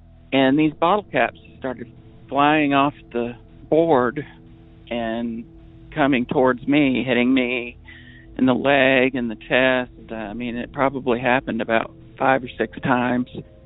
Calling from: New Hampshire, United States; also born or lived in Whitefield; Hi, Derek. I'm calling from New Hampshire. My story takes place in a small town called Whitefield, New Hampshire, probably about an hour or so from the Canadian border in northern New Hampshire in the White Mountains.

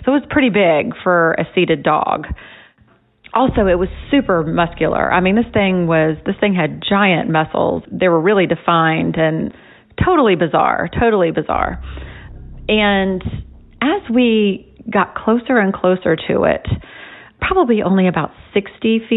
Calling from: Florida, United States; I am calling you from Florida

